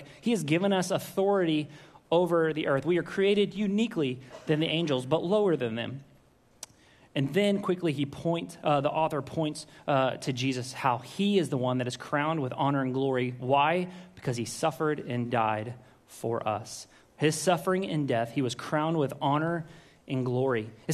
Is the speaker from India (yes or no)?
no; Waco, Texas, United States; Now, I grew up in Waco, Texas. I can take you to Waco, Texas. I was born and raised there. I lived half of my life there. I can take you there. I'm from there.